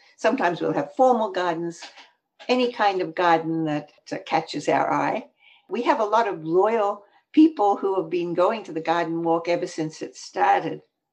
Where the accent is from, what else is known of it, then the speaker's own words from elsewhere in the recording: Australia; also born or lived in New York; now in Bloomington, United States; I come from Australia